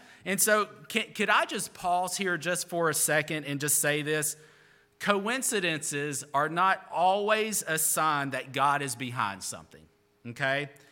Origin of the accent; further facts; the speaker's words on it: Alabama, United States; I grew up in Alabama and I'm a big Auburn fan.